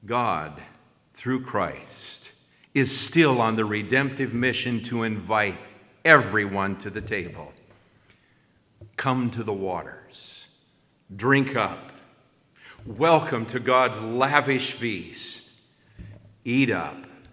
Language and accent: English; Ireland; I am Irish.